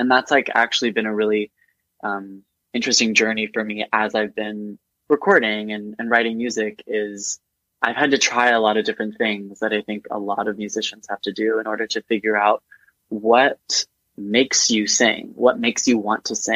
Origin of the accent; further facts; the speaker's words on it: Houston, Texas, United States; as a kid, I mean, growing up in Houston, I feel like I was always kind of exposed to R&B music